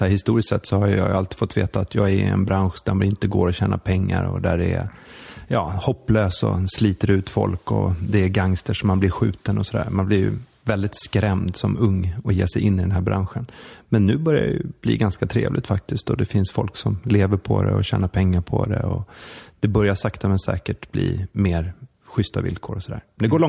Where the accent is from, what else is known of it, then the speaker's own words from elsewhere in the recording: Jämtland County, Sweden; also born or lived in Skåne; Men jag växte upp halvt i Jämtland och halvt i Skåne.